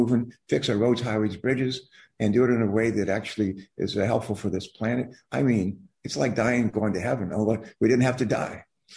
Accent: West Virginia, United States; born there; I was born in West Virginia. If I'm not mistaken, her family used to shop for groceries at the little supermarket where my grandfather was the butcher.

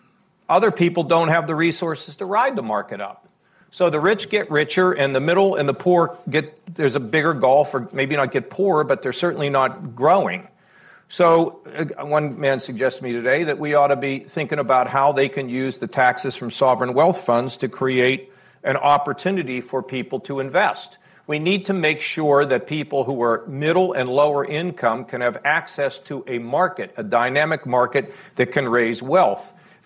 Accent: United States; It goes against everything I've ever learned as an American

